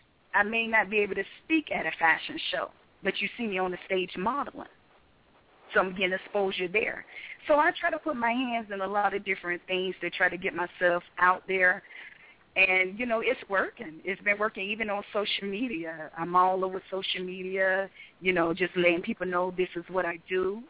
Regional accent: Hollywood, Florida, United States; And I'm from Hollywood, Florida.

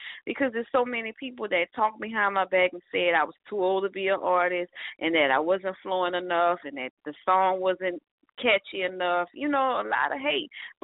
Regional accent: New Orleans, Louisiana, United States; Like, I grew up in New Orleans, and you have to be on your toes because people talk about you, and you have to be quick, you know, with a response.

